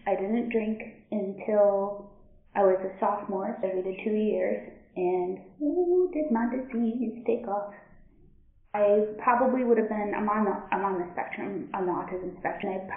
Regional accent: Connecticut, United States; I'm from Connecticut

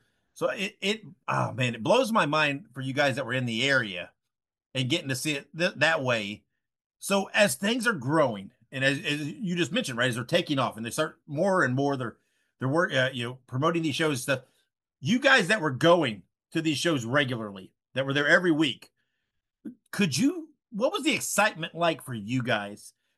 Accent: Indiana, United States; Because like for most of us, I grew up in the Midwest, right? I grew up in Indiana.

